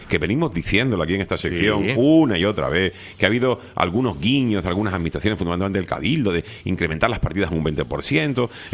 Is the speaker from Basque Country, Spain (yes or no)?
no; La Orotava, Canary Islands, Spain; mi romería, que es la romería de San Isidro en la Orotava. Yo soy villero por vocación. Uh-huh. Me encanta mi pueblo